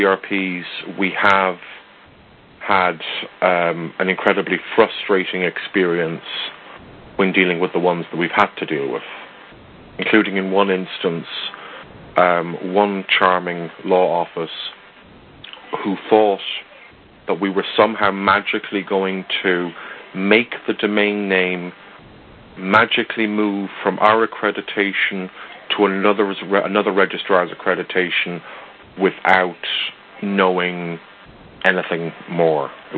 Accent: Ireland; which isn't a challenge for me. I am Irish, after all.

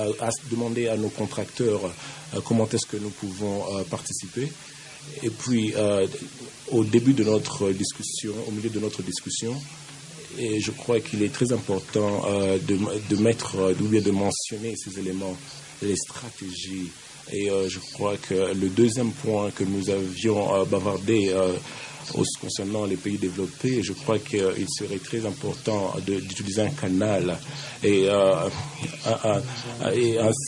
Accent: Nairobi, Kenya; je viens de Nairobi, Kenya.

